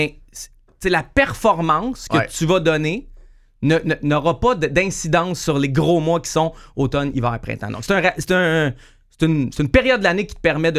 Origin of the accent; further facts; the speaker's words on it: Montreal, Quebec, Canada; Tu sais, j'ai grandi à Hochelaga, Mercier.